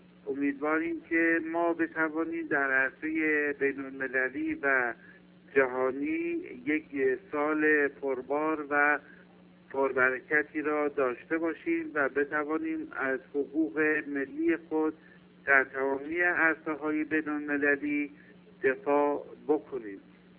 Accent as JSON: {"language": "Persian", "town": "Tehran", "region": "Tehran Province", "country": "Iran", "said": "از تهران هستم و آرزوی روزگاری خوش برای شما و سایر دوستان رو دارم"}